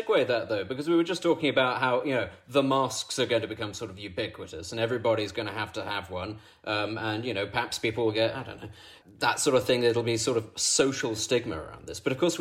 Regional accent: Norwich, East of England, United Kingdom; I'm from Norwich

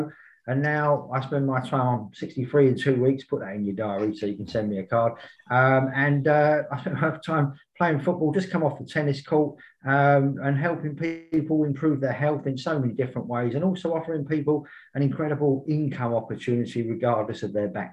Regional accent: London, United Kingdom; I'm originally from East London, but I was a youth worker for over 30 years, mostly in and around London

